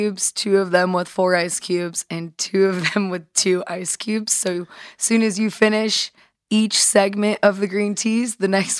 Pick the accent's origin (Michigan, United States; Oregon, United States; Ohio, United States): Oregon, United States; Eugene; also born or lived in Seattle; I am originally from Seattle, raised in Eugene.